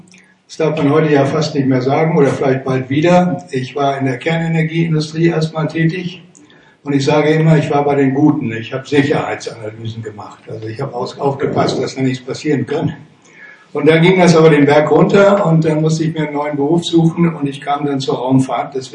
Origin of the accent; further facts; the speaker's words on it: Namibia; moved away as an adult; now in Germany; Ich bin geboren und aufgewachsen in Namibia. Und bin mit 19 Jahren, war es glaube ich, nach Deutschland gekommen zum Studium der Physik